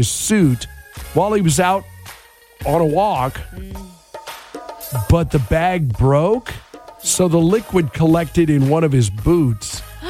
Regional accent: Washington, United States; And this is a problem for people in my home state of Washington.

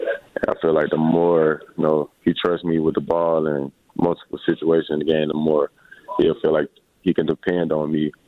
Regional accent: Tuscaloosa, Alabama, United States; Yeah, it's very hard to do, you know, just being a local kid

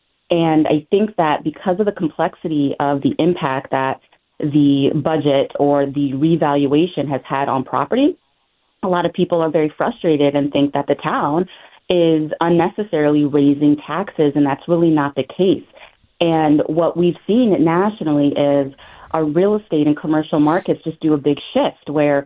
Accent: Bloomfield, United States; I was born and raised in Bloomfield, went to the high school, graduated, proud Warhawk.

